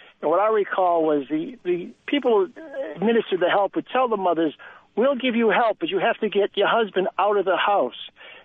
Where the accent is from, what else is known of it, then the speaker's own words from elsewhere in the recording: Boston, Massachusetts, United States; I'm from Boston. And back in the 60s, when I was a boy, times were tough.